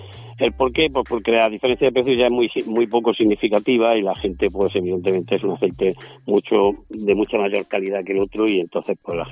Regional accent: Martos, Andalusia, Spain; Efectivamente, mi pueblo, nuestro pueblo, Martos, es un mar de olivo

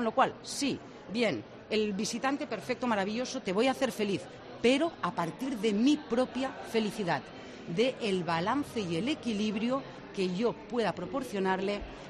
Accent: Tarragona, Catalonia, Spain; he vivido en muchos países diferentes y cuando me presentaba por el mundo, yo soy originalmente de Tarragona

